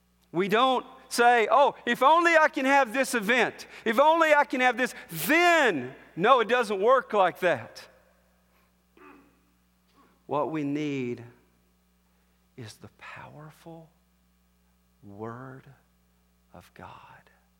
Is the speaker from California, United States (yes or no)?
no; Alabama, United States; I'm from Alabama. I'll never forgive him that he signed with Auburn instead of Alabama.